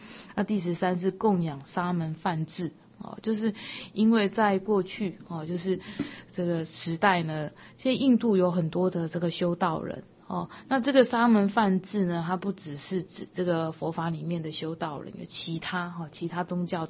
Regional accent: China; 所以我们说，我们中国人讲说，过年要迎什么喜神呐

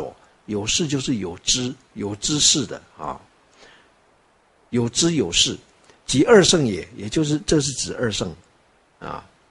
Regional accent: China; 然后像我们中国人说啊，我下一辈子要怎么样怎么样啊

